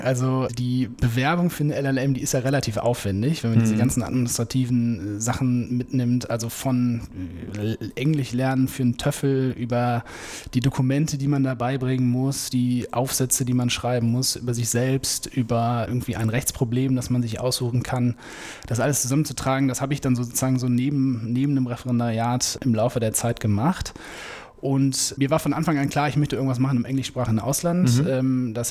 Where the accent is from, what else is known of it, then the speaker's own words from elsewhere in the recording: Düsseldorf, North Rhine-Westphalia, Germany; Ich komme hier aus Düsseldorf, genau.